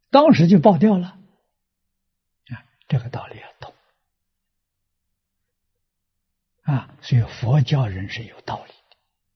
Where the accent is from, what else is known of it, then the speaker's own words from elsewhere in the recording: China; 60年前，在中国大陆，啊，那个时候我才20岁呀